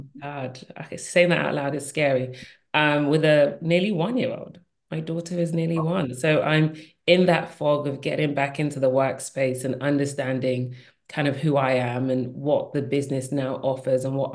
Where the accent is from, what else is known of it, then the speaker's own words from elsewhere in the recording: United Kingdom; now in United States; And of course, I'm British. I just lived in the US. My accent apparently has never left me and will never leave me, hopefully. and I'm Nigerian by, you know, parents, roots and everything about me